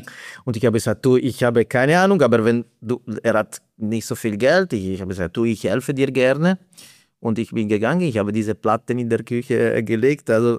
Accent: Italy; German is a second language; Also ich komme aus Italien und Pizza für mich ist nicht nur eine einfach Produkt

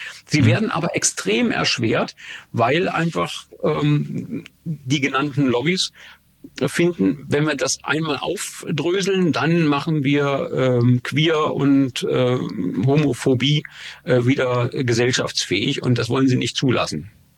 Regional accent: East Germany, Germany; Und ich komme nur aus dem Osten

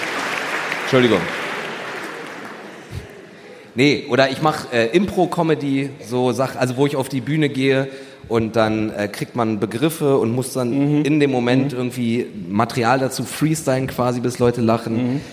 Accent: Berlin, Germany; Ich komm aus Neukölln

